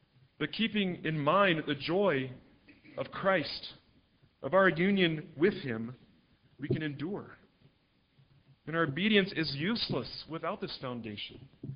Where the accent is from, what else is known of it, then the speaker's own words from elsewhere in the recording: Seattle, Washington, United States; As was mentioned in my introduction, and as I also mentioned, I'm from Seattle.